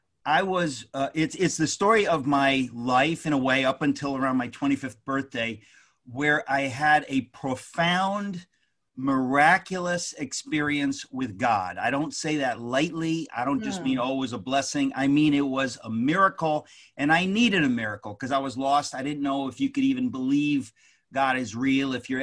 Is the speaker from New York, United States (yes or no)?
yes; Queens, New York, United States; born there; And I was born here in New York. It was in Queens, where our president Trump was born, right in Queens.